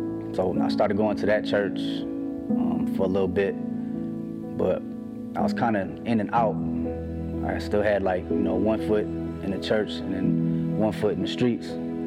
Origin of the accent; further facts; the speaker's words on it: Pontiac, Michigan, United States; moved away; I'm originally from Michigan. I moved here about 4 years ago. I grew up in a city called Pontiac. It's right outside of Detroit.